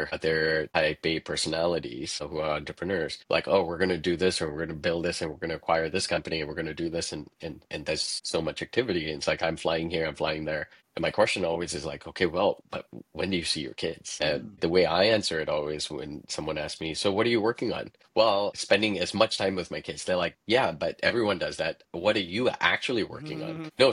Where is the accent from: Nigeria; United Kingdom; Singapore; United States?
Singapore; Growing up in Singapore, and I'm not sure where you grew up, but it was a very different educational system.